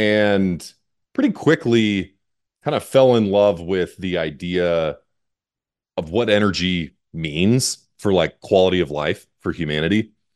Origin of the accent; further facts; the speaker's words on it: Pacific Northwest, United States; I did not grow up in Houston or in Texas. I grew up in the Pacific Northwest. Grew up in a small paper mill town.